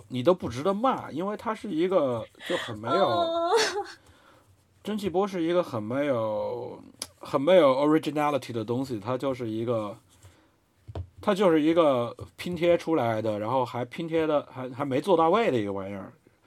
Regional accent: China; 我们中国人已经从过度的谦卑到了过度的自我

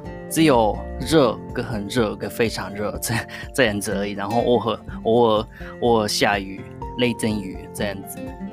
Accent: Japan; first language Japanese; Chinese is a second language; now in Singapore; 我个人是我是会一些中文跟英文，然后日文是我的母语嘛，所以三个语言都可以用

